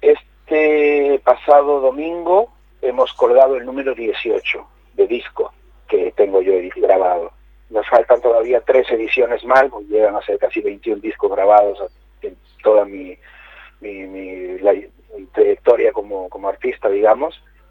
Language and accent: Spanish; Peru; born there; yo soy nacido en Perú, yo soy peruano, pero por parte de mi familia, de mi madre, todos son afrodescendientes, o sea, son negros.